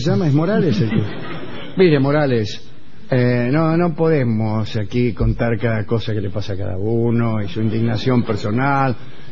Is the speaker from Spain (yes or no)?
no; Brazil; Spanish is a second language; Hace 24 horas que llegué de Brasil. Bueno, estoy en su programa por primera vez. Vine exclusivamente para ver este evento tan comentado en mi país.